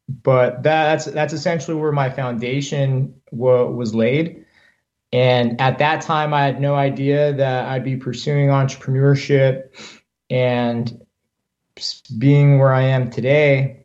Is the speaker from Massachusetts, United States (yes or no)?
no; Ontario, California, United States; So I grew up in Ontario, California, just like Justin mentioned, single parent household.